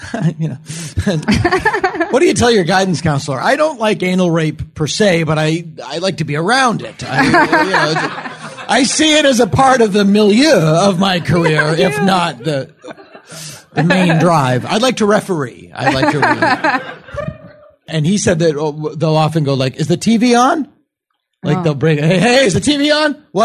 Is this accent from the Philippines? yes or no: no; Massachusetts, United States; And the best part about watching horror movies when I was a kid, and where I grew up in Massachusetts, we had Creature Double Feature.